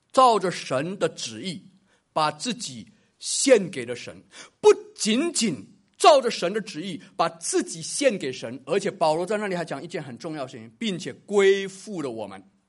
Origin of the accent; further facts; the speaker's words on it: Taiwan; 我自己从台湾出来的